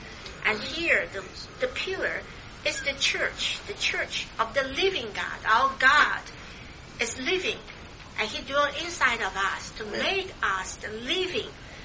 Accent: Philadelphia, Pennsylvania, United States; I'm from Philadelphia, so we're reading different things

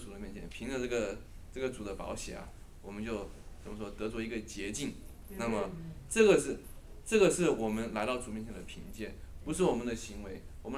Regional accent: China; 我中国人

